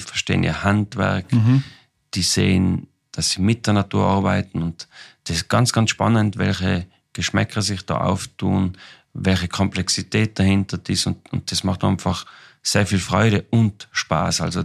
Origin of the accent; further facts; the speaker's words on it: Austria; bei uns in Österreich